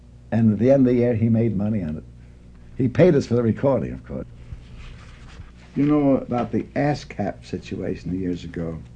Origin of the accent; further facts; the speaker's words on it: San Francisco, California, United States; They all knew I was from San Francisco because I was wearing a tie.